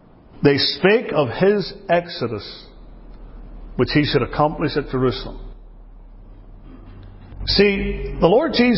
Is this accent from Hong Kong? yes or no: no; United Kingdom; now in United States; As a Brit, I'm allowed to talk about it.